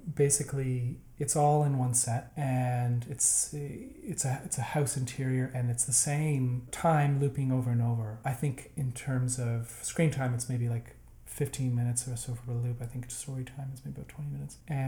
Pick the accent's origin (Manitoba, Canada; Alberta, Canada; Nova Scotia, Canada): Nova Scotia, Canada; Halifax; also born or lived in Prince Edward Island; I'm from the East Coast. I'm Prince Edward Island originally, and then I grew up mostly in Halifax.